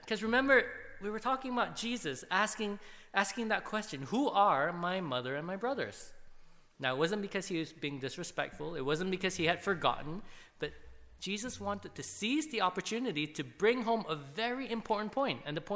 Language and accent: English; Malaysia; I'm obviously not from here, in case you're wondering. I'm from Malaysia, which is a little bit further away, a little bit warmer than it is here.